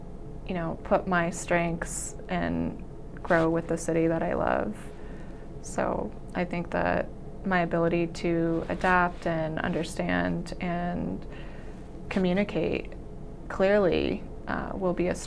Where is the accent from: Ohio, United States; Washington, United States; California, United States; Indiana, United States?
California, United States; Santa Monica; now in Quincy, United States; I'm originally from Santa Monica, California. I grew up with a younger sister who is now a dedicated midwife. I am so proud of her. And I moved to Quincy shortly after my parents' divorce